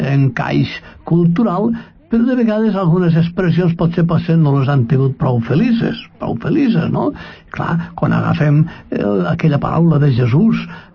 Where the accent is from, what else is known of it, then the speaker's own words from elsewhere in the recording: Benicarló, Valencian Community, Spain; Jo, a la fe, he nascut, he crescut, he fet, a Benicarló.